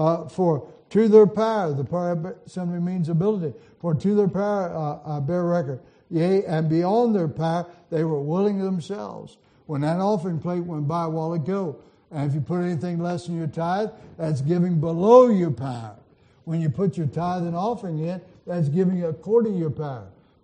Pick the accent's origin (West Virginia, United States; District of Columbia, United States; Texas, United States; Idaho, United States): West Virginia, United States; Well, I'm from West Virginia. It's kind of hard for me to figure that out.